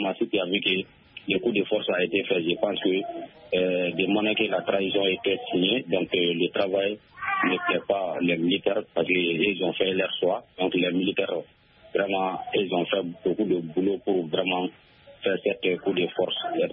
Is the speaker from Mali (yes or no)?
yes; Mali; quant à moi, en tant que Malien